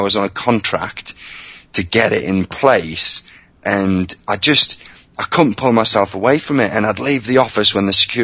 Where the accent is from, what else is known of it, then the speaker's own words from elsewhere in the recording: United Kingdom; And as a British guy, I don't use the word awesome very often.